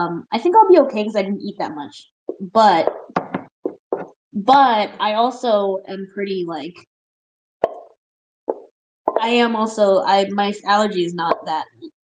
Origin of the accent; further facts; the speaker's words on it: United States; I'm an American. I'm such an American.